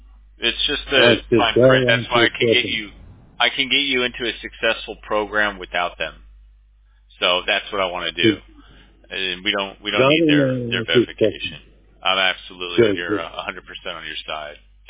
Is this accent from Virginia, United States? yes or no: no; Florida, United States; Man, I mean, I grew up in South Florida. I grew up in a rough neighborhood too